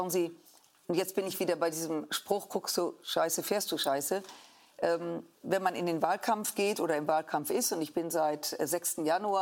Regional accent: Düsseldorf, North Rhine-Westphalia, Germany; ich komme ja aus Düsseldorf

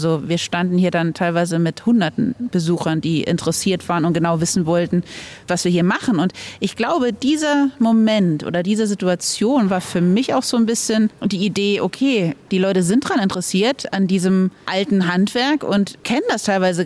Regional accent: Rhineland-Palatinate, Germany; ich bin eigentlich aufgewachsen in Rheinland-Pfalz, in der Nähe vom Hunsrück da im Hochwald, in einem ziemlich kleinen Ort, wo man sehr weit weg von Wasser ist.

